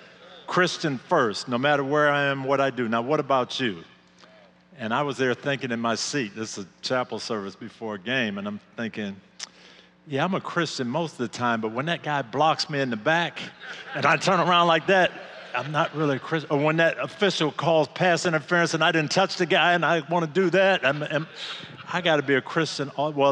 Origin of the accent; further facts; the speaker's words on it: Michigan, United States; he's from just that far from my hometown in Michigan. So we're kind of brother Michiganders